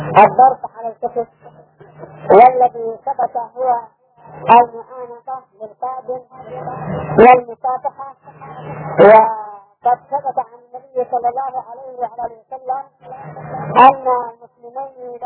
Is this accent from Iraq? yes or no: no; Yemen; واتخذ الناس عادة هامنة عندنا في اليمن، نحن نعتبر مغلوبين على أمرنا،